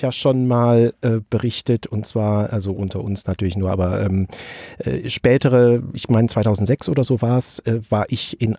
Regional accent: Bonn, North Rhine-Westphalia, Germany; also born or lived in Kaiserslautern; ich bin gebürtiger Lauterer. Insofern. Was der Name überhaupt nicht vermuten lässt. Und auch wahrscheinlich mein Akzent nicht, weil ich schon 2 Monate nach meiner Geburt im Prinzip nach Bonn umgetopft wurde.

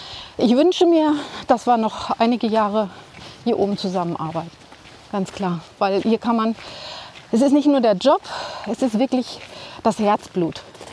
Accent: North Rhine-Westphalia, Germany; Ich komme ja ursprünglich auch aus dem Sauerland, bin aber selbst hier oben noch nicht gewesen.

